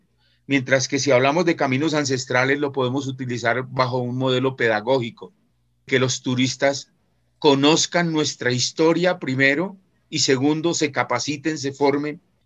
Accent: Colombia; lo que nos hizo como colombianos lo que somos hoy en día

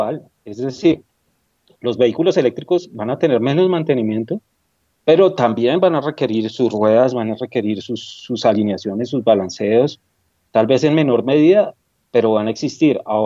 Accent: Colombia; que nosotros como colombianos entendamos que ese cambio se va a dar

